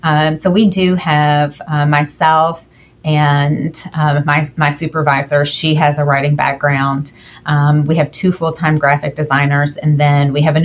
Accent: Kentucky, United States; I grew up in Kentucky, and it was very much in the 90s, a traditional vocational system with the traditional courses.

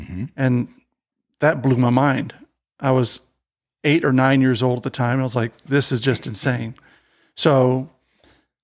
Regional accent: Detroit, Michigan, United States; We grew up in Southwest Detroit

